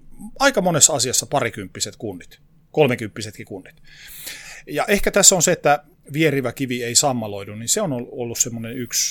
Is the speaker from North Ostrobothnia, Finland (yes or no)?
yes; Oulu, North Ostrobothnia, Finland; mä olen siis Oulusta kotoisin